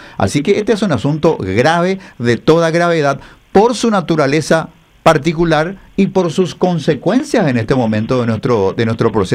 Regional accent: Paraguay; como ciudadanos paraguayos

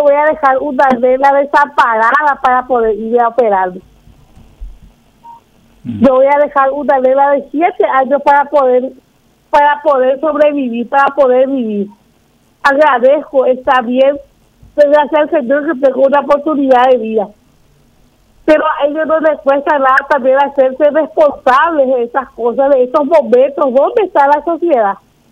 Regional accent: Paraguay; muchos somos los paraguayos que sufrimos acá por falta de atención médica.

